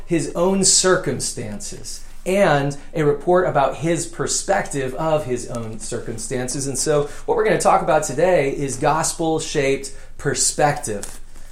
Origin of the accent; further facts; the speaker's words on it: San Diego, California, United States; I grew up in Southern California, mainly in the city of San Diego.